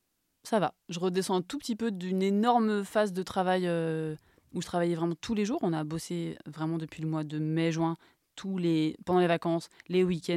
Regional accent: Brittany, France; Oui, je suis bretonne aussi. On est tous bretons.

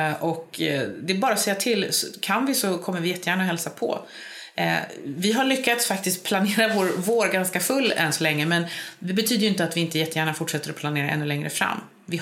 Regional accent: Sweden; Så att hitta det igen som svensk katolik i 50-årsåldern är helt ljuvligt.

